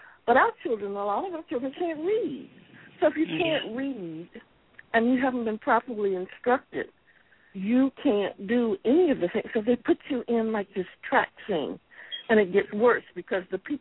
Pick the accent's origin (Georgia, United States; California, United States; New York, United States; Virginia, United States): Virginia, United States; Alexandria; Dinwiddie, Virginia, but I grew up in Alexandria, Virginia, and my mother taught me to read when I was three.